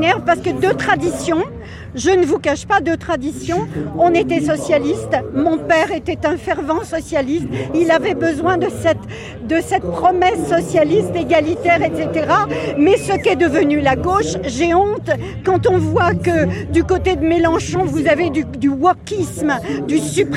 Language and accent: French; Île-de-France, France; Moi, j'ai toujours vécu avec des musulmanes dans mes quartiers. Je viens du Val-de-Marne.